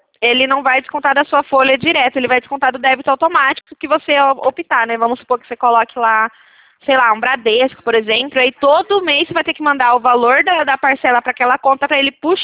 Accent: Americana, São Paulo, Brazil; Sim, eu sou de Americana, eu tô conversando com você aqui de Americana

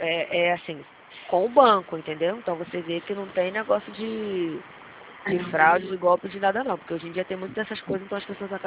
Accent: Campinas, São Paulo, Brazil; Eu sou aqui da região de Campinas.

